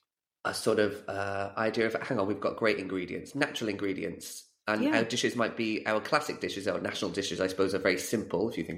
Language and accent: English; Wales, United Kingdom; I'm from South Wales near Cardiff